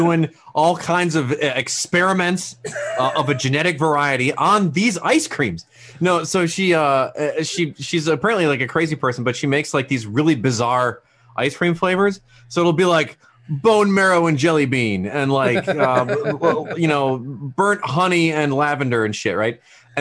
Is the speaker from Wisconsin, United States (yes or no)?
yes; Wisconsin, United States; I'm from Wisconsin originally, dude.